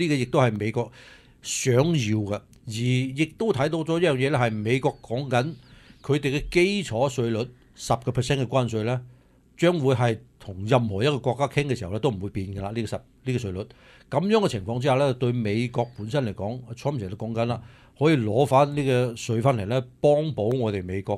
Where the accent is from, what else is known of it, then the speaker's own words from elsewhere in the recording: China; 搞到我哋中国人自己去整中国人吓。